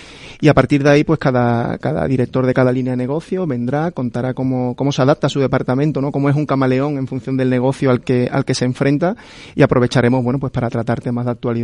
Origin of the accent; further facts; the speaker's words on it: El Puerto de Santa María, Andalusia, Spain; yo soy de Cádiz, del puerto de Santa María.